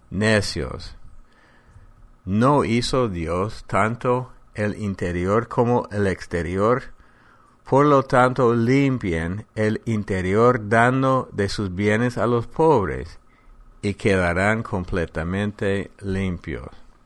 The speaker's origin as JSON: {"language": "Spanish", "country": "United States", "second_language": "Spanish", "said": "En mi país, Estados Unidos, hay un día nacional de oración en Washington"}